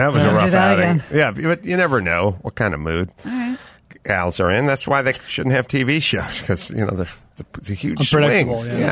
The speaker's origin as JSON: {"language": "English", "town": "Van Nuys", "region": "California", "country": "United States", "said": "We're from Van Nuys"}